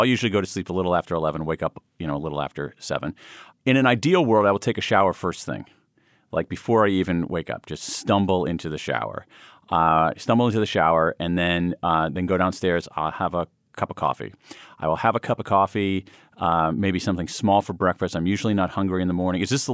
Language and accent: English; Ohio, United States; I feel like I might have a special claim on that word since I grew up in Central Ohio, so I know actually what a silo is.